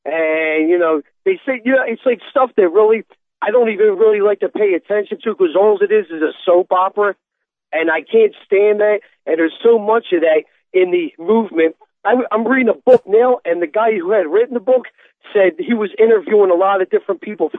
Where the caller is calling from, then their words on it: Philadelphia, Pennsylvania, United States; I'm calling from Philadelphia.